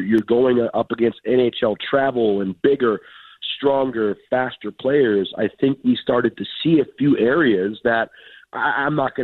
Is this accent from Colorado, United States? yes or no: no; Detroit, Michigan, United States; born there; also born or lived in Chicago; I was born in Detroit. I've lived in Chicago.